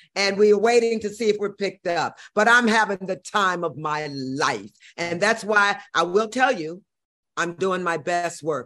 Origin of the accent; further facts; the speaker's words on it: St. Louis, Missouri, United States; St. Louis, of course, which is my hometown.